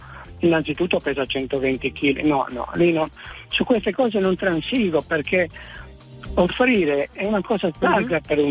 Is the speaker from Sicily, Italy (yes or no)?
yes; Sicily, Italy; è una galanteria enorme, sono siciliano